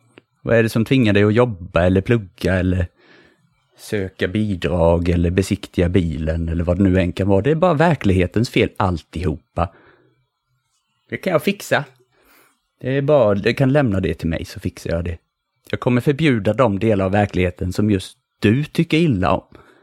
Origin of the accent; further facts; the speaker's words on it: Växjö, Kronoberg County, Sweden; accent: Småland dialect; Alltså jag är ju från Växjö.